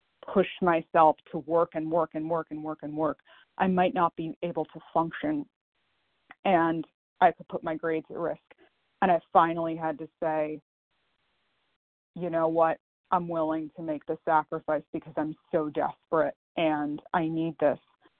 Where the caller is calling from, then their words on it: Pennsylvania, United States; I'm calling from Pennsylvania.